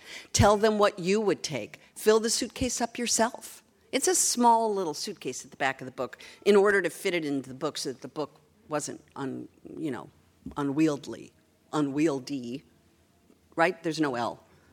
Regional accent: Los Angeles, California, United States; When I got married, I just sounded like I was from New Jersey. I'm from Los Angeles.

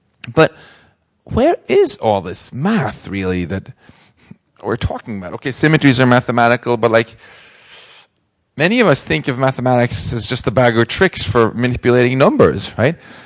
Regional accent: Stockholm, Stockholm County, Sweden; English is a second language; he just got a free trip to visit my hometown of Stockholm as a result.

